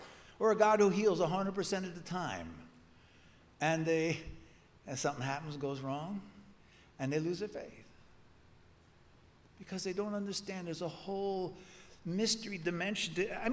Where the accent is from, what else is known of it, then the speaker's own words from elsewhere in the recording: Babylon, New York, United States; Now, I'm from New York. As a matter of fact, just like Abraham, I was led out of Babylon. Because the name of my town I grew up in was Babylon, New York.